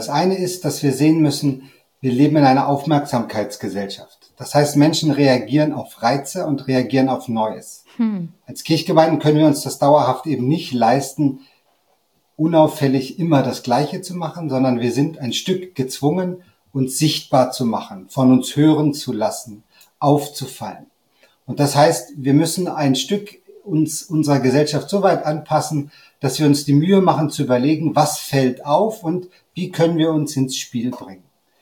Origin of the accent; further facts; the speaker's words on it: Hanover, Lower Saxony, Germany; also born or lived in Italy; now in Switzerland; Ich bin 54, bin Hannoveraner, das hört man ein bisschen. Seit 2017 in der Schweiz. Ich war vorher in Deutschland Pfarrer, dann mit der Familie 8 Jahre am Lago Maggiore in Italien.